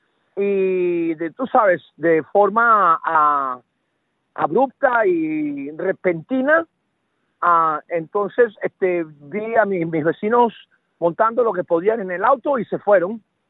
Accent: Venezuela; yo soy de Venezuela

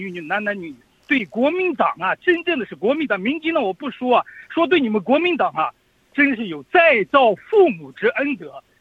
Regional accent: China; 这么多的常识性的问题，我们大陆人都看得再清楚不过的问题

